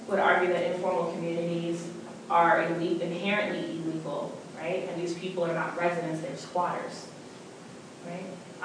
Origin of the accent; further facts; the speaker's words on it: the South, United States; I get there, and I'm a Southerner, I was like, oh, I know black-eyed peas and ham hocks when I see it, right?